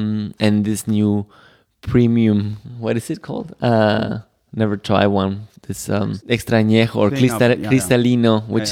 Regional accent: Jalisco, Mexico; because we're from Jalisco.

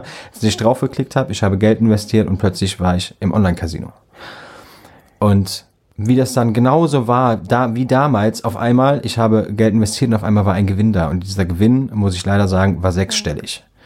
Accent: Büchel, Rhineland-Palatinate, Germany; Gut, wer jetzt Büchel kennt, weiß auch, wo ich herkomme.

